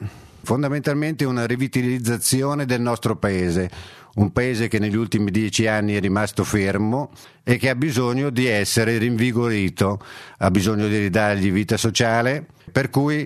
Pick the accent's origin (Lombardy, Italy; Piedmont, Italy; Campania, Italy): Lombardy, Italy; Robecchetto con Induno; Sono nato e cresciuto a Robecchetto con Induno, dove svolgo la mia attività lavorativa